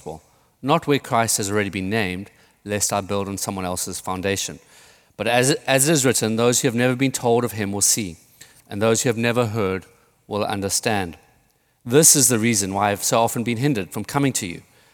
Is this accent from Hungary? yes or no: no; South Africa; now in United States; Growing up in South Africa, when you were applying for a job, you'd put together, you know, what we called a CV.